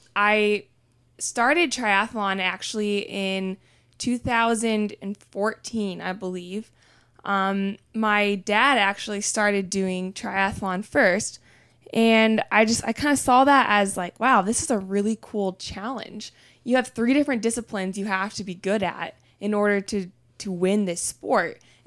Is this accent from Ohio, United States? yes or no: yes; Xenia, Ohio, United States; I grew up in Xenia, Ohio, and I went to Xenia Christian, and no one in my high school ever did triathlon.